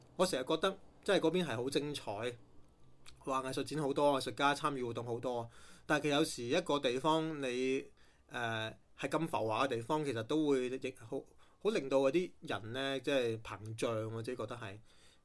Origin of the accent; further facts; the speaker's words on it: Guangzhou, Guangdong, China; 可能真的我們廣東人呢尤其廣州人這邊更加是比較質樸